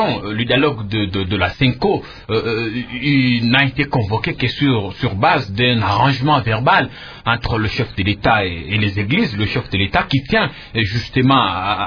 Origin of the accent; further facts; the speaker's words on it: DR Congo; en tant que Congolais